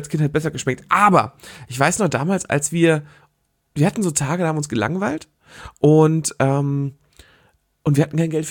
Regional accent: Germany; born there; Ich bin in Deutschland geboren.

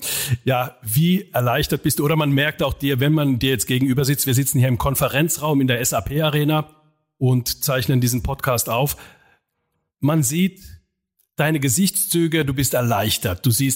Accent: Finland; German is a second language; du bist Schwede, ich bin Finne, du hast auch finnische Hintergründe, wir sprechen Deutsch, damit die Leute es verstehen.

